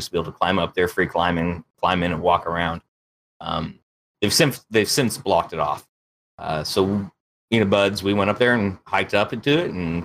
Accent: Pacific Northwest, United States; So I grew up in the Northwest and the Pacific Northwest, and Mount St. Helens, if you guys don't know what that is, it blew up in 1980.

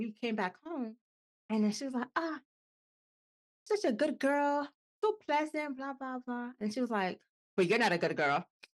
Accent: Nigeria; especially being Nigerian and being in such a small knit culture, community, people can label you good girl, bad girl.

